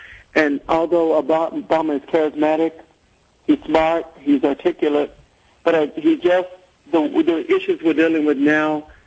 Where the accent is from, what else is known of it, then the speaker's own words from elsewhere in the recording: Huntsville, Alabama, United States; Yes, I'm a Democrat from Huntsville, Alabama